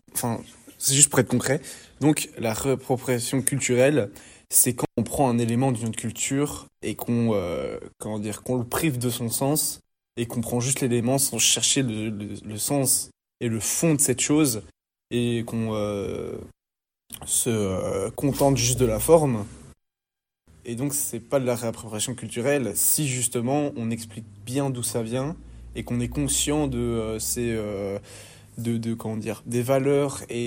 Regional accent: Namur, Wallonia, Belgium; also born or lived in Normandy; Dans mon cadre à moi de franco-belge, par exemple, donc je suis belge qui vient de Namur, principalement, et de mon côté français, c'est la Normandie

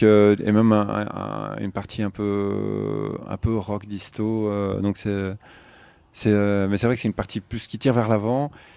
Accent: Brazil; French is a second language; Non, je suis 100% brésilien, monsieur.

